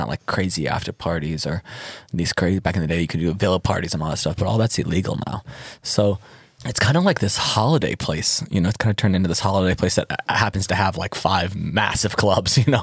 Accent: Bern, Switzerland; now in Ibiza, Spain; From Bern, yeah.

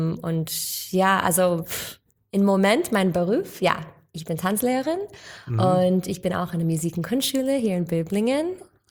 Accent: United States; first language English; German is a second language; Und weil ich bin aufgewachsen in den USA und wir hatten immer Englisch geredet zu Hause.

